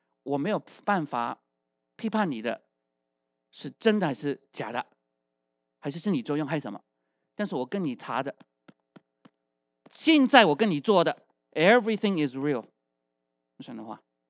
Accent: China; 我们中国人呐、啊，啊，吃饭都要离台三尺，表示是君子。

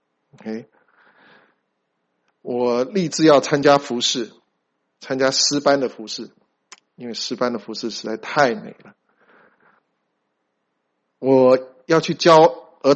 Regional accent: China; 我们中国人的 sampling 比较不一样哈

